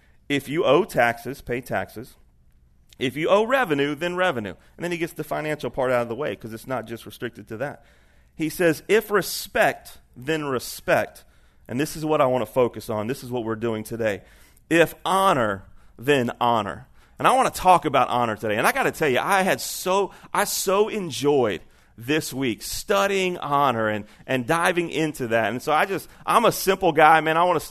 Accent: Baton Rouge, Louisiana, United States; so I'm from Baton Rouge and Healing Place Church.

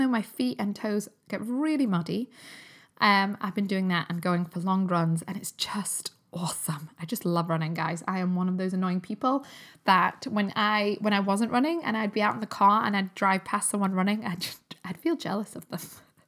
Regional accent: Newcastle upon Tyne, North East England, United Kingdom; because I grew up in Newcastle

